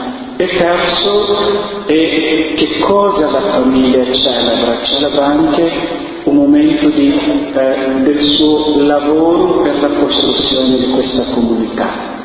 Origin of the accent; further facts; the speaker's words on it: Guinea-Bissau; Italian is a second language; nel mio paese, la Guinea-Bissau dove io vengo